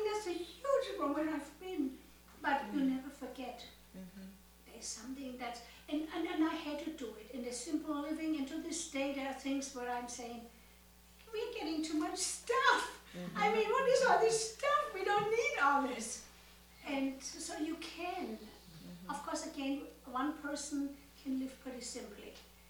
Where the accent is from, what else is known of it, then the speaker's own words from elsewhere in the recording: Germany; I grew up in Germany.